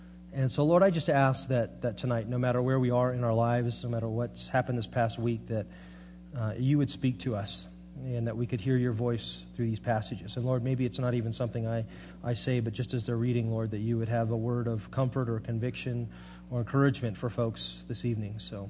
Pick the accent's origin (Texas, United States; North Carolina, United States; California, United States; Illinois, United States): California, United States; Monterey; I'm from Monterey, and I miss the ocean, and I love boats. I grew up sailing